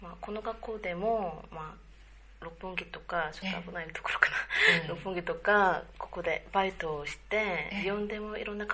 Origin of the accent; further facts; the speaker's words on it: Seoul, South Korea; Japanese is a second language; moved away as an adult; now in Japan; 韓国から来たんですけど、25歳のと申します。